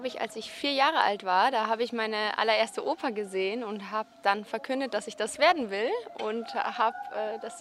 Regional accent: Munich, Bavaria, Germany; Ich komme aus München. Ich studiere auch in München

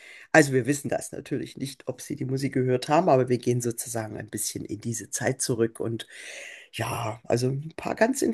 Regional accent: Leipzig, Saxony, Germany; Ich komme ja auch aus Leipzig

